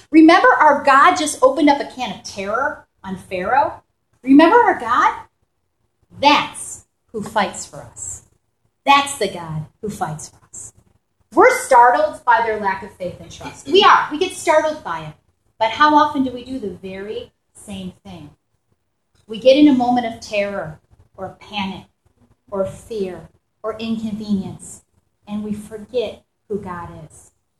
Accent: New York, United States; You know, I'm from New York, right?

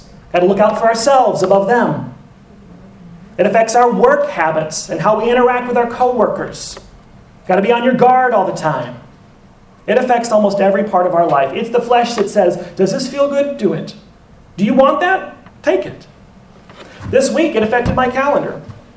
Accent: Louisiana, United States; I'm from Louisiana, right? And so we would we'd go deep sea fishing

